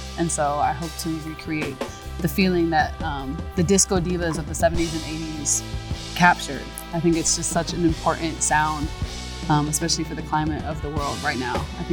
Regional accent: Midland, Michigan, United States; now in Atlanta, United States; I'm from Midland, Michigan, originally.

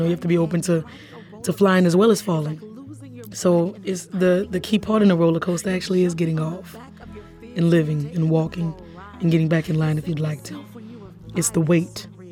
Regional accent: New Orleans, Louisiana, United States; I just started telling a story of what it was like growing up in New Orleans for me.

